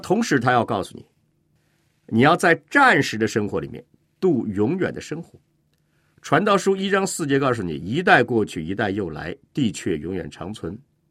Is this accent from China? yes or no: yes; China; moved away; 有时我们中国人有点毛病呢，我看到他们移民到外国，第一件事干嘛？